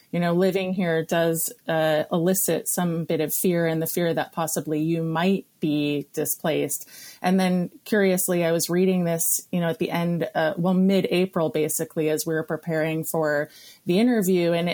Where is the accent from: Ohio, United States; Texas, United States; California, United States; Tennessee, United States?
California, United States; You know, I'm a native Californian. I grew up in Southern California and on the coast.